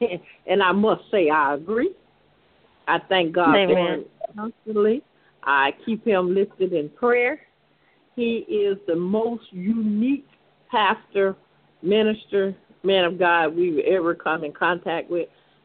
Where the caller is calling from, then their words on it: Dallas, Texas, United States; I am calling from Dallas.